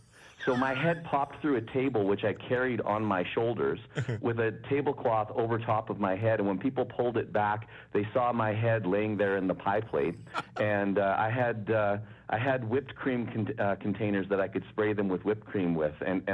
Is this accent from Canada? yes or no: yes; Canada; I remember when I came back from Nashville and started living back here in Canada.